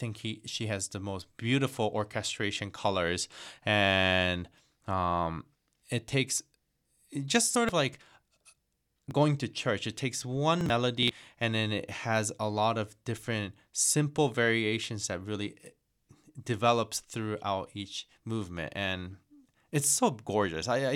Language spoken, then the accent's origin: English; Tokyo, Japan; I came from Tokyo, Japan to come to the academy my junior year and senior year.